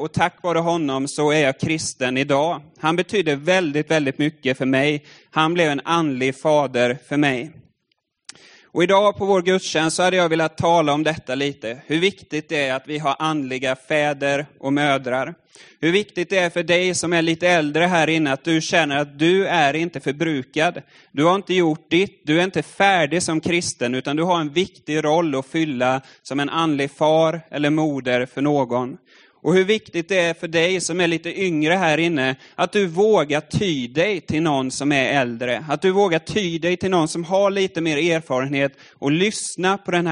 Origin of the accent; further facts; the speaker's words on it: Furusjö, Jönköping County, Sweden; nere i Furusjö där jag kommer ifrån. Så jag har verkligen vuxit upp i kyrkan.